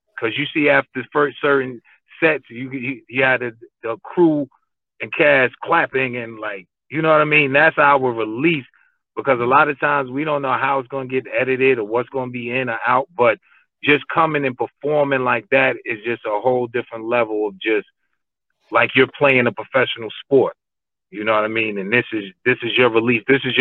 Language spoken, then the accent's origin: English; New York, United States; I was Dominican. It was Uptown. I was from Washington Heights. I just was rolling with my Hispanic gang.